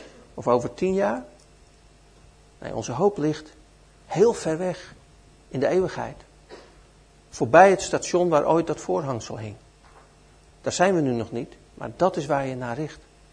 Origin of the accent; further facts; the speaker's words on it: Netherlands; Wij komen tenslotte uit Nederland. Wij weten hoe dat moet met water.